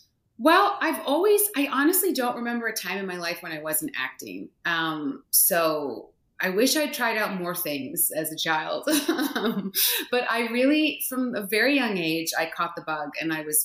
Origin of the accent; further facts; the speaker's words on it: Canada; now in England, United Kingdom; As a Canadian who lives in England